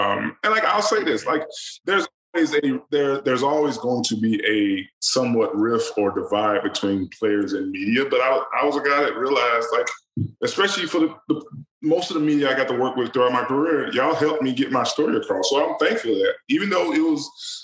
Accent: Kelsen, Alabama, United States; me growing up in Kelsen, Alabama, no one would believe that I had the opportunity to do what I've done

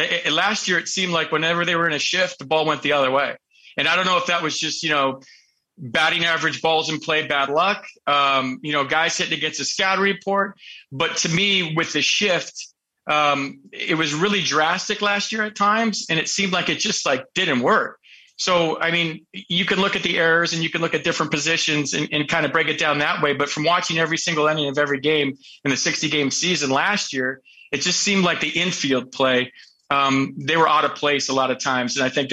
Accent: San Francisco, California, United States; born or raised there

